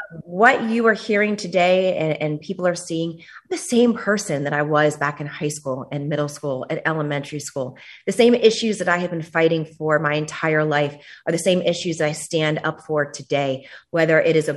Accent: Miami, Florida, United States; Miami. So I went to Miami.

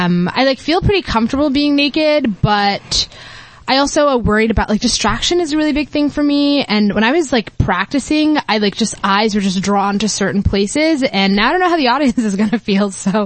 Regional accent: New York, United States; I'm not. I'm from New York.

